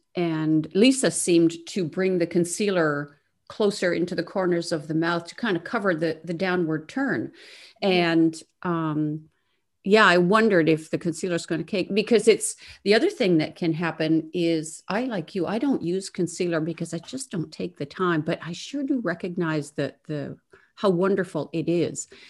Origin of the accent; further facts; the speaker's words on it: Quebec, Canada; I grew up in Quebec and it was just normal, you know